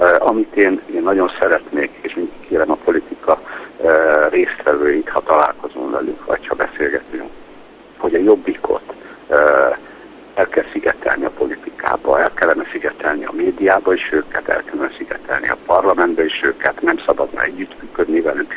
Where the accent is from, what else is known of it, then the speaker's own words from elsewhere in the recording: Budapest, Central Hungary, Hungary; Ha azt mondtam, hogy én magyar vagyok, és Budapestről jöttem